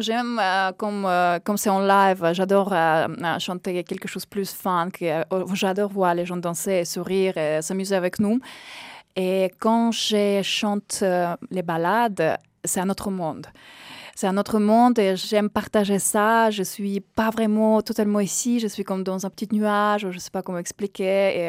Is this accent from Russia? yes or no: yes; Russia; French is a second language; Et je fais l'école classique, je fais piano, je viens de Russie